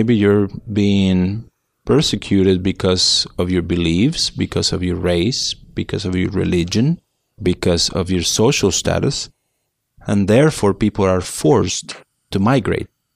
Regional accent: Mexico; moved away as an adult; now in Miami, United States; I am originally from Mexico. Well, I first came to study in Miami when I was 18 years old, and then I went back to Mexico after a few months. I went to school back in Mexico. I finished college, and then I came back when I was in my mid-20s, and I've stayed here ever since.

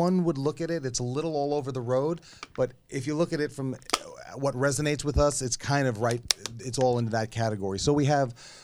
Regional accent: New York, United States; Well, I'm born and raised in New York. Been in the music business my entire life.

